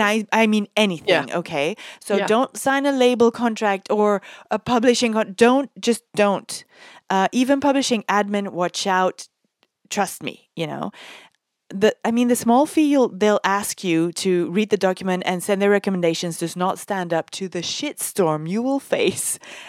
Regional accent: Belgium; So yeah, I'm from Belgium, right?

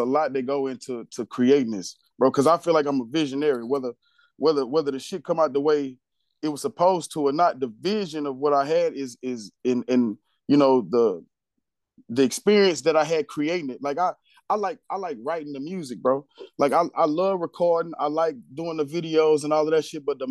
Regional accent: Pine Flat, United States; moved away as an adult; also born or lived in Houston; So yeah, man … from Pine Flat, man. And yeah, man, I had a journey, man. I got married when I was young, moved to Houston.

